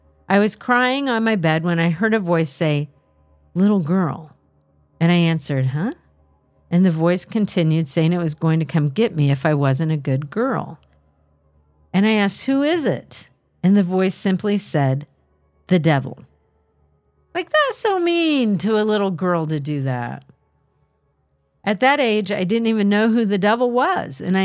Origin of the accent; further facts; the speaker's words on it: Blackville, South Carolina, United States; I was born and raised in the Blackville / Healing Springs area of South Carolina, a place with deep roots in Native American history